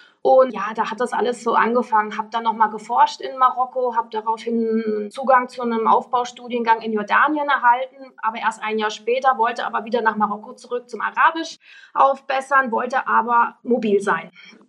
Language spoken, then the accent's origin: German; Freiburg, Baden-Württemberg, Germany; Freiburgerin, in Freiburg studiert